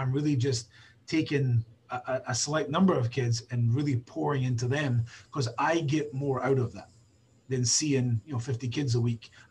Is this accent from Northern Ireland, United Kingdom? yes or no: no; Scotland, United Kingdom; I'm a Scottish guy. I'm very fiery.